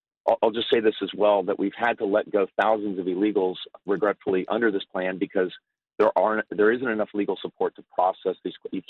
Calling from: Texas, United States; I'm calling you from the Valley here in South Texas.

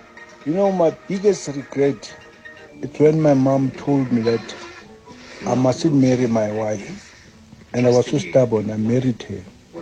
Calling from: Soweto, Gauteng, South Africa

